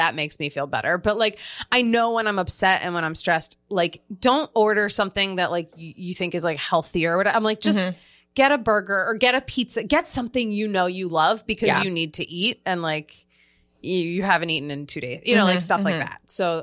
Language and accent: English; Philadelphia, Pennsylvania, United States; And I'm from Philadelphia. So we were like, let's go to Philly.